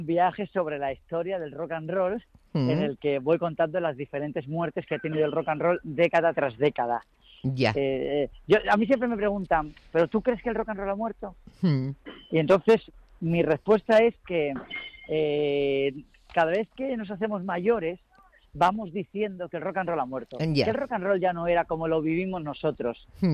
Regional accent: Málaga, Andalusia, Spain; born there; now in Madrid, Spain; cómo yo nací en Málaga, quise ser actor, vine a Madrid

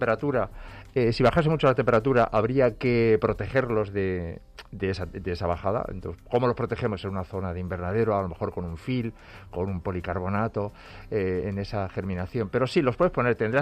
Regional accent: Peraleda de San Román, Extremadura, Spain; Pues hombre, sí, soy extremeño, de Peralea de San Román, un pueblecito ahí cerca de los Ibores y las Villuercas.

